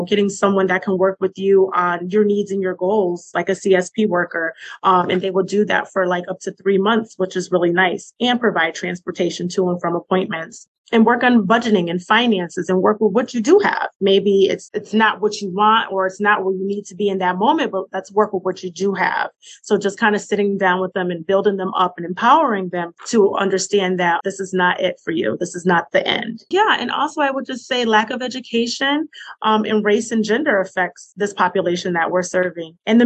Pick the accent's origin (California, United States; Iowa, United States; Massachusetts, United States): Massachusetts, United States; Springfield; And I'm also from Springfield, Massachusetts